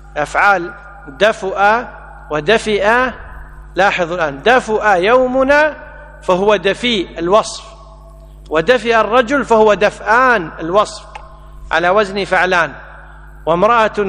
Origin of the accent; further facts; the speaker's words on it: Kuwait; وإحنا عندنا في الكويت يسهلون الهمز